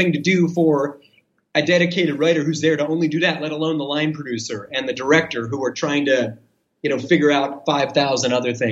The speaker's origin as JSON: {"language": "English", "town": "Philadelphia", "region": "Pennsylvania", "country": "United States", "said": "I'm actually from Philly."}